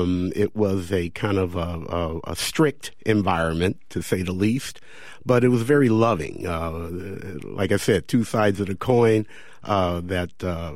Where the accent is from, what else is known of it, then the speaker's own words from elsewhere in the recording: St. Louis, Missouri, United States; for a young black young man growing up in St. Louis, the tendency was to move that way and try to find myself there.